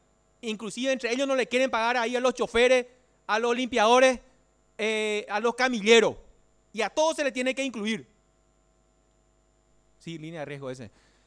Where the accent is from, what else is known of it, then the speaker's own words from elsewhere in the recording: Alto Paraná, Paraguay; Nosotros que somos de Alto Paraná, que somos una tierra rica.